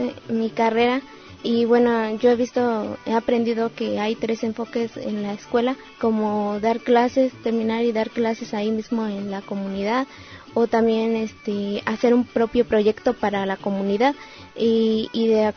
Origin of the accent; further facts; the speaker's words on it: Aculco, State of Mexico, Mexico; Yo soy del Estado de México, soy del municipio de Aculco